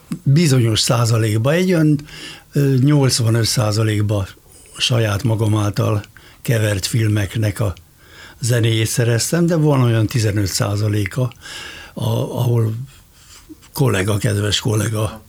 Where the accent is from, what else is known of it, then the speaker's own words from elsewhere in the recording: Budapest, Hungary; én Kőbányán születtem, és hosszú ideig ott is laktam.